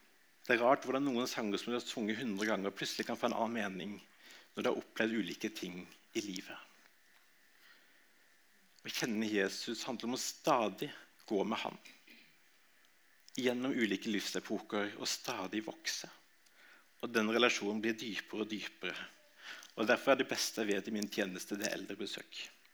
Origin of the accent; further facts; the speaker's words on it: Southern Norway, Norway; Eller som sørlending, så kan jeg kjenne meg igjen i et dikt